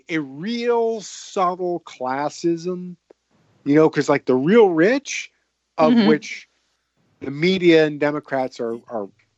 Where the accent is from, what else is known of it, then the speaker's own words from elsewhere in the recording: Massachusetts, United States; I'm from Massachusetts. Massachusetts is one of the areas that's pretty hard hit.